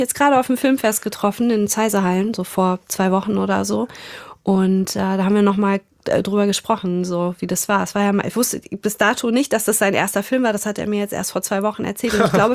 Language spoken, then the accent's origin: German; Germany; accent: German